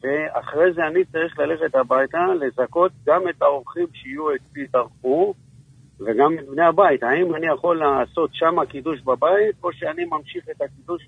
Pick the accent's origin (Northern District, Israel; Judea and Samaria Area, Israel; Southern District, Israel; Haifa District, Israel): Southern District, Israel; Ashdod; אני מאשדוד